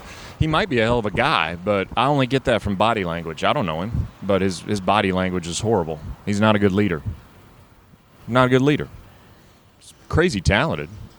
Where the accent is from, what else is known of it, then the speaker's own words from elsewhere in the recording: Macon, Georgia, United States; growing up in South Georgia, the dome meant something